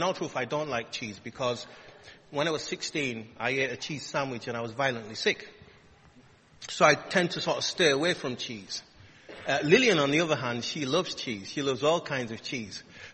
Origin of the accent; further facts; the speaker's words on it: Bradford, Yorkshire and the Humber, United Kingdom; when I was a young man growing up in Bradford